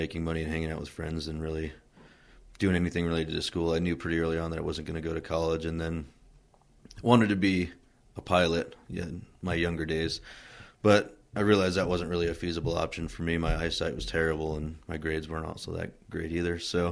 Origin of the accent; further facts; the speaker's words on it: Cheyenne, Wyoming, United States; also born or lived in Paterson, New Jersey / Clark, Wyoming / Dillon, Montana; I was born in Paterson, New Jersey, but moved out west when I was like 3 years old. So we originally moved to Clark, Wyoming, then we moved to Dillon, Montana.